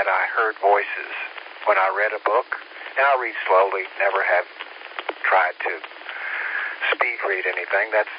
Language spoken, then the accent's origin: English; Tennessee, United States; I wasn't a river rat like Tom Sawyer was. I was a hillbilly. I grew up in East Tennessee.